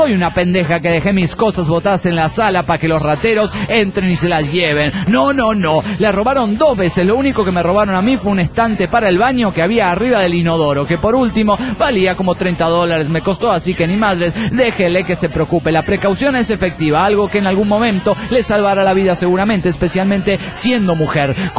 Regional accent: Peru; born there; yo nací en pleno terrorismo en el Perú, en la época de Sendero Luminoso.

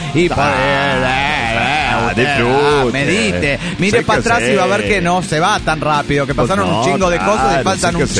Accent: Oaxaca, Mexico; de Oaxaca, México.

